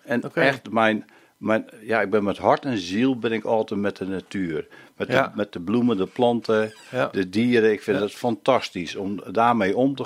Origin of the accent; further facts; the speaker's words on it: 's-Gravenzande, South Holland, Netherlands; born there; Ik ben geboren in Schravenzande. Dat is echt zo'n Westlands dorp in het Glas tuinbouwgebied. Dus tussen het glas.